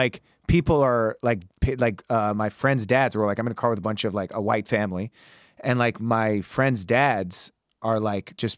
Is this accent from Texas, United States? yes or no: no; Detroit, Michigan, United States; Yeah. So my parents are Iraqi. I was born in America and I don't really speak Arabic. … So it's like basically I'm white.